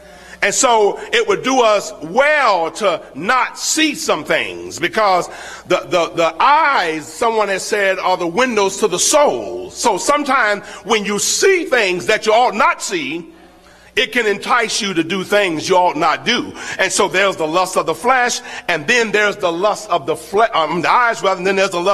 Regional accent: Florida, United States; You know, I'm from Florida. I grew up around the Gulf of Mexico. So, you know, I learned to swim very early.

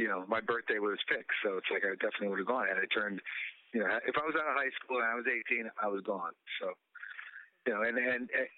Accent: Brooklyn, New York, United States; also born or lived in Massachusetts; Well, I was born in Massachusetts and then raised in New York and then moved to Brooklyn. And I lived, basically grew up in Sheepshead Bay. I got married in Sheepshead Bay.

